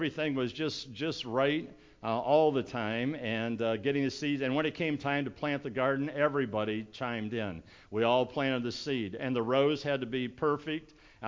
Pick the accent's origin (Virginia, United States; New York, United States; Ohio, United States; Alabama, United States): Ohio, United States; And so all the years that I grew up there in Ohio, we lived on an acre of ground.